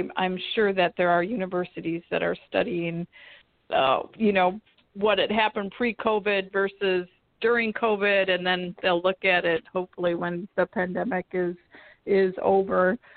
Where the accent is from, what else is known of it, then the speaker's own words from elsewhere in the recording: Wisconsin, United States; in my home state of Wisconsin